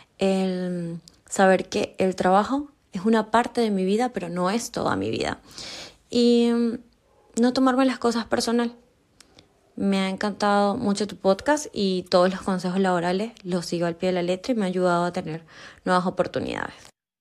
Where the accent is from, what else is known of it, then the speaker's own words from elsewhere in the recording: Venezuela; now in Chile; soy venezolana, tengo 29 años y estoy viviendo actualmente en Chile, hace 5 años.